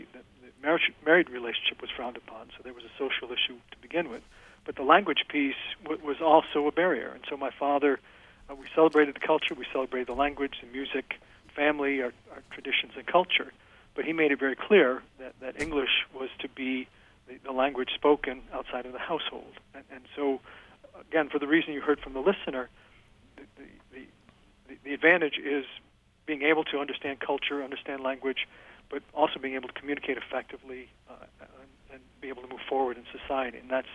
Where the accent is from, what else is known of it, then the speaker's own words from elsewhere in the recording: Miami, Florida, United States; born there; So I was born in Miami in 1961.